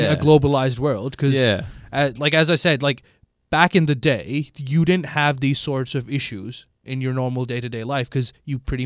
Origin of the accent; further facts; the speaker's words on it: Pakistan; now in Australia; I'm Australian, my identity is somewhat Australian. My identity can also be Muslim. My identity can also be an immigrant from Pakistan.